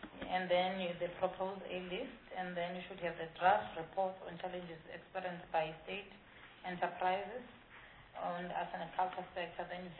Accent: South Africa; as a South African

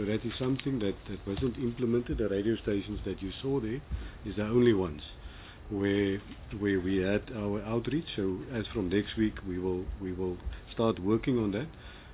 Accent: Khayelitsha, Western Cape, South Africa; that was my first question when I arrived in the office, because I'm from Khayelitsha.

